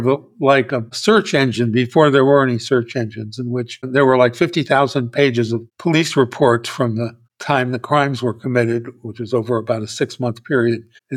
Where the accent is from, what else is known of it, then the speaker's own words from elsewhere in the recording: Washington, District of Columbia, United States; I grew up on the East Coast in the Washington, D.C. area, and sort of knew about Berkeley, California.